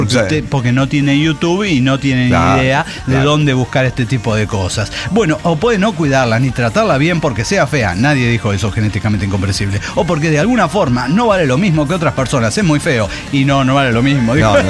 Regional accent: Argentina; Ustedes saben que yo soy argentino. Yo soy así del chorizo y el asado.

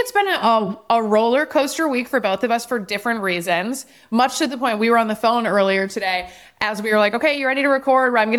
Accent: Wisconsin, United States; So I went home for the funeral. I'm from Wisconsin, for those of you who don't know it.

